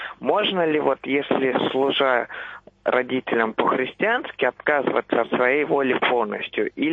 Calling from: Kazan, Tatarstan, Russia; Я звоню из Казани

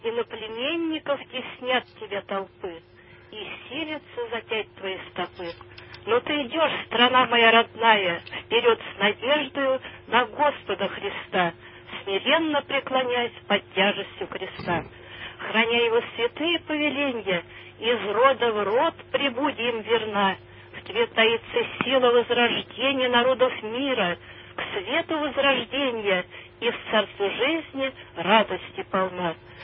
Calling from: Moscow, Russia; Я из Москвы

